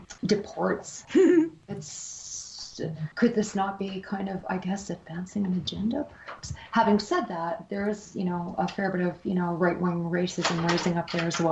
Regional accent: Canada; I'm Canadian.

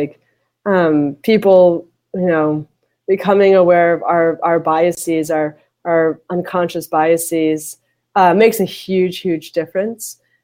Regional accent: New York, United States; now in San Francisco, United States; I love living in San Francisco. I'm a New Yorker, but, like, I just adore San Francisco

